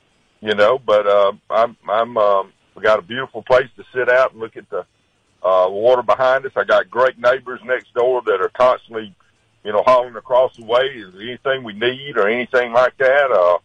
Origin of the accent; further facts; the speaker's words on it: Greenville, United States; That I've always loved, you know, saying I was from Greenville, okay, and I love saying I was the mayor of Greenville